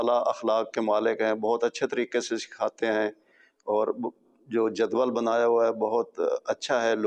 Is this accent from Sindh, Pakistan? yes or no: no; Jhang, Punjab, Pakistan; میرا تعلق ضلع جھنگ پنجاب سے ہے